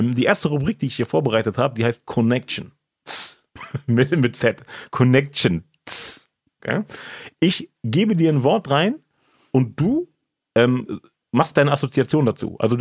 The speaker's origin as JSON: {"language": "German", "town": "Hanover", "region": "Lower Saxony", "country": "Germany", "said": "ich komme aus Hannover, hinten Süd"}